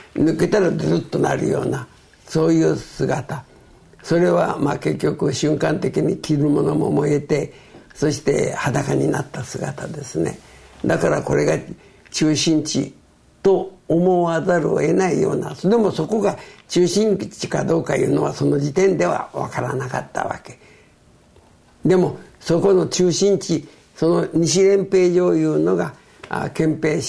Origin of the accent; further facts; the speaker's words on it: Hiroshima, Japan; 私は小さい時から広島で育ってますから、広島の地理はよく分かってるんで